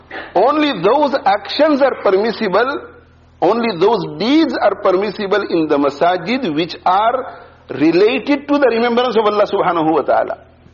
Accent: India; born there; In my childhood, when I was in my village where I was born in India, where people were not so knowledgeable

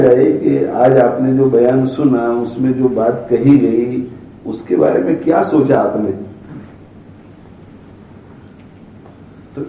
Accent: India; moved away; 1970 کی دہائی میں جب میں انڈیا سے یہاں منتقل ہوا

